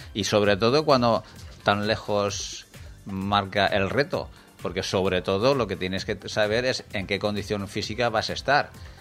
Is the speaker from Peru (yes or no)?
no; Spain